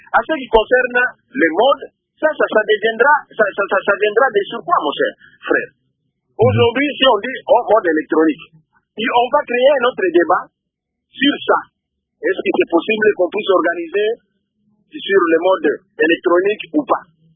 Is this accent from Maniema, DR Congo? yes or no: yes; Kindu, Maniema, DR Congo; je vous dirais même chez moi, au Maniema, à Kindu